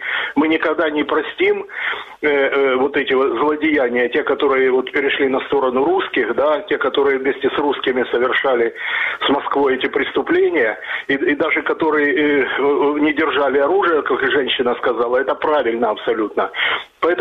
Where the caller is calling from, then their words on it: Dnipro, Dnipropetrovsk Oblast, Ukraine; Я звоню из города Днепр.